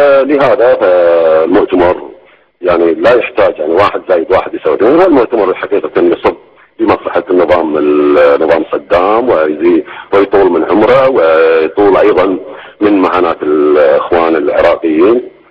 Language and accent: Arabic; Kuwait; ونحن كشعب كويتي